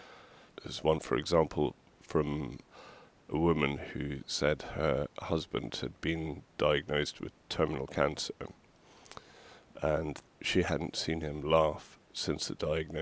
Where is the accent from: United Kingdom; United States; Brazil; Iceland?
United Kingdom; Wigtown, Scotland; Certainly, I grew up in Wigtown. I know what it was like when I grew up.